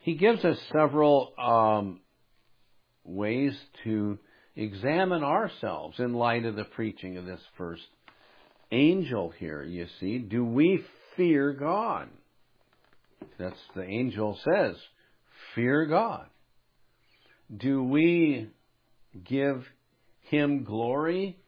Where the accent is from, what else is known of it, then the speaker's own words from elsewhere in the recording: Salem, Oregon, United States; I grew up in Salem, but I'd come over here with my dad